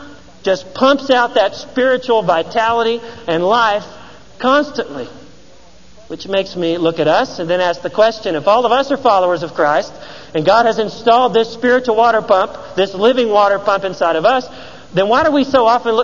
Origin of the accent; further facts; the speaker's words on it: Georgia, United States; as it was in my home state of Georgia.